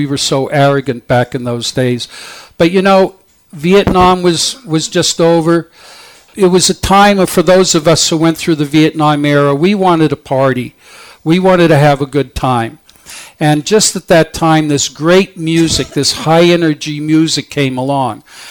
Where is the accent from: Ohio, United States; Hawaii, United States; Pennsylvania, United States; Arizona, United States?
Pennsylvania, United States; moved away as an adult; now in New York, United States; I grew up in Pennsylvania for the first 18 years of my life, I've been in New York for about the last 40 years, so I have a New York attitude.